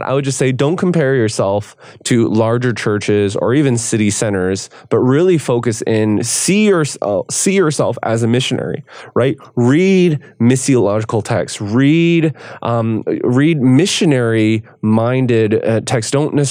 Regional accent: Canada; I'm a Canadian.

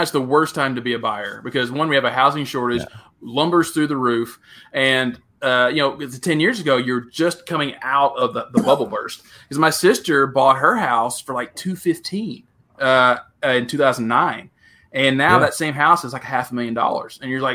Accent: Tennessee, United States; Western Tennessee.

